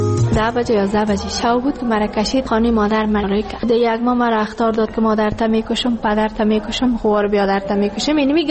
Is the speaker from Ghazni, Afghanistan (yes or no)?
yes; Ghazni, Afghanistan; now in Kabul, Afghanistan; که ما کابل آمدیم، از غزنی هستیم.